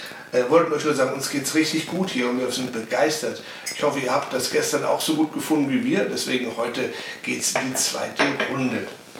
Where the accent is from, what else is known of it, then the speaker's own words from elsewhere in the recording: Limburg, Hesse, Germany; born there; Ich bin ja Edelsäcker, das heißt meine Eltern beide und auch ich bin in Limburg geboren und ich nenne sie auch meine Stadt